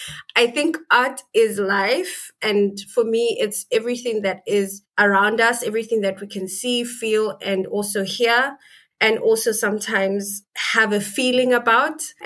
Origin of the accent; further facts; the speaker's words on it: Bloemfontein, Free State, South Africa; I was born and bred in Bloemfontein in South Africa.